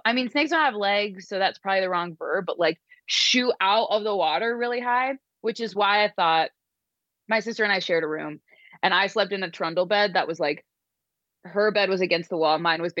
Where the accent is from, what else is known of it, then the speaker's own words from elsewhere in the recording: Chesapeake Beach, Maryland, United States; I grew up in Chesapeake Beach.